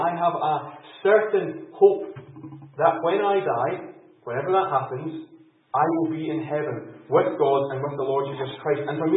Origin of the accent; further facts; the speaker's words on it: Scotland, United Kingdom; I'm also from Fife, so I live in a little village called Kelty. It's about half an hour from here and I am a Christian too. And I meet in a church very similar to this in a little village called Glencrae.